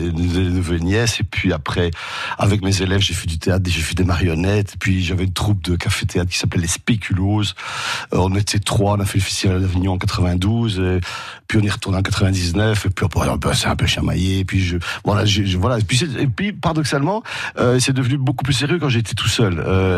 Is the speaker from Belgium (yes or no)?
yes; Charleroi, Wallonia, Belgium; accent: Charleroi; Évidemment, je suis l'accent de Charleroi. Moi … à Charleroi du Mercer. On ne dit pas merci, on dit Mercer.